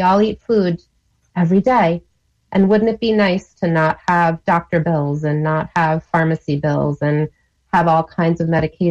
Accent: Italy; growing up in Italy, we made giardiniera, similar concept.

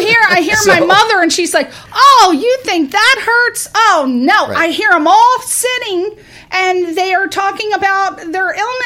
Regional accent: Ireland; I'm perverted. I'm Irish.

